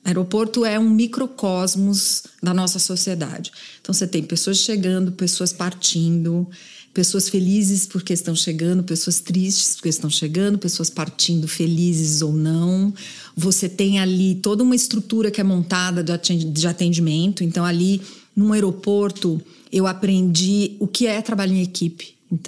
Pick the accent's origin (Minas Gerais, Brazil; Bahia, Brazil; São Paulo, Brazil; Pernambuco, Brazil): Pernambuco, Brazil; Recife; Bom, eu cresci no Recife. Eu sou pernambucana, com muito orgulho. Tenho muito orgulho da minha origem.